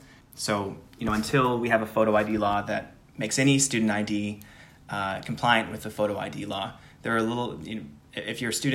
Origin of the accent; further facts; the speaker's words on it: Sister Bay, Wisconsin, United States; I grew up in Sister Bay, Wisconsin, which is 2 hours from the closest DMV service center that offers Saturday hours.